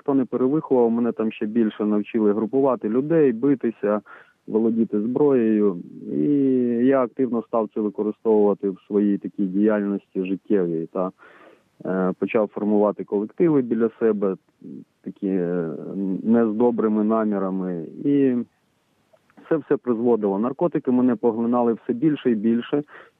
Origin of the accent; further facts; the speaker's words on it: Nyzhni Sirohozy, Kherson Oblast, Ukraine; Я з Херсонської області, з село Нижні Сірогози.